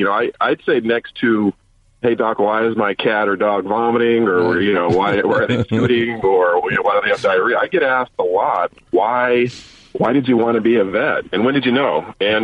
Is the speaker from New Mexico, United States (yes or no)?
yes; New Mexico, United States; also born or lived in California; So mom and dad, I grew up sort of a small town boy. I'm from New Mexico.